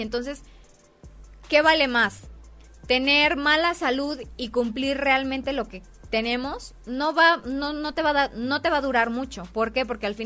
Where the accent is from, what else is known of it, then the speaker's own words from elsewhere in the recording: Mexico; También nos pasa mucho que como mexicanos no conocemos muchos riesgos de lo que hacemos